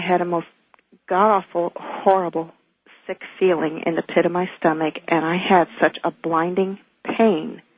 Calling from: Phoenix, Arizona, United States; I'm calling from Phoenix, Arizona.

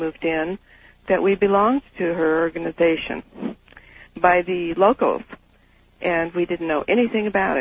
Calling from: California, United States; also born or lived in Montana; from the San Francisco Bay Area Coastside.

